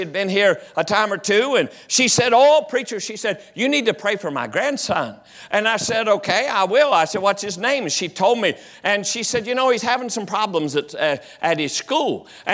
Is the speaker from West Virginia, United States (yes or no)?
yes; West Virginia, United States; Now, I grew up down in West Virginia, as most all of you know